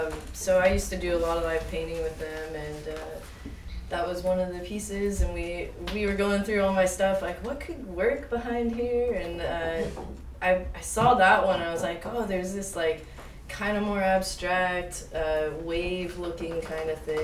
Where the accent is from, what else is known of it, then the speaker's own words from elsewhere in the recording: California, United States; I mean, I grew up in Orange County, so I was nowhere near any of this, you know.